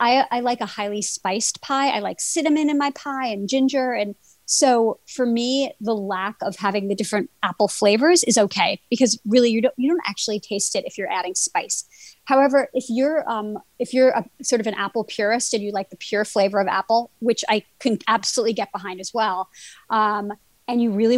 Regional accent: Brooklyn, New York, United States; Well, you know, I used to say pecan. I was brought up in Brooklyn.

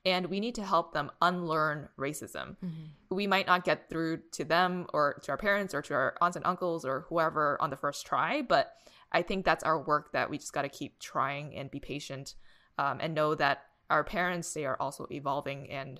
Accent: Boston, Massachusetts, United States; Two, growing up in Boston, there were different neighborhoods that were known for gun and gang violence.

